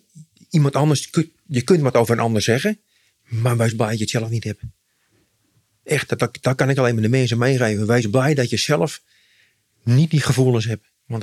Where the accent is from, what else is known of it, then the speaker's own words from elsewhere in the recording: Zaandam, North Holland, Netherlands; born there; Want ik ben geboren in Zaandam.